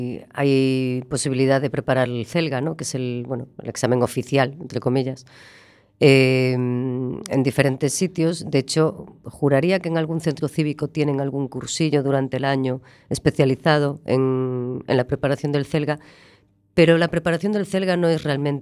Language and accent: Spanish; Galicia, Spain; born there; yo soy gallega de nacimiento y sin embargo yo empecé a hablar gallego cuando entré en la facultad.